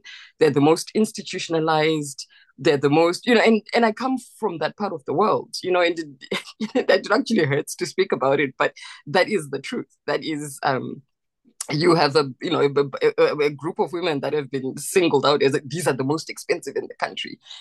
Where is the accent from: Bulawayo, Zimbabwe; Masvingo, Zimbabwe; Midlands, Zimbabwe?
Masvingo, Zimbabwe; You know, I come from Mashingo, which is a very small town, so we got to hear everything.